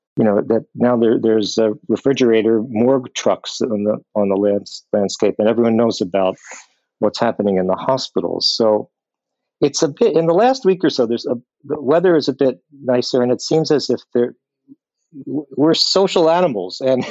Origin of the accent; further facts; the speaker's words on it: New York City, New York, United States; As a New Yorker living urban in an urban environment, New York City is so much about the life of the streets.